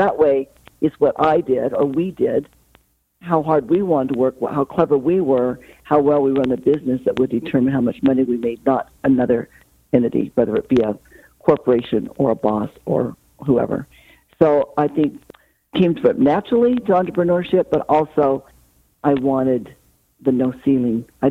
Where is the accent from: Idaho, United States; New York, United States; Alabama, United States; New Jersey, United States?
Idaho, United States; He was from California, and I was from Idaho.